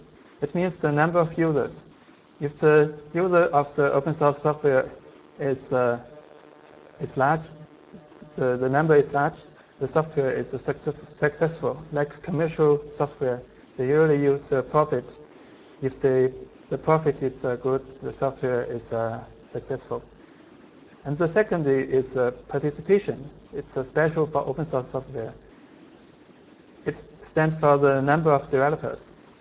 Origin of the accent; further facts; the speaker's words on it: Beijing, China; I'm from Beijing, China.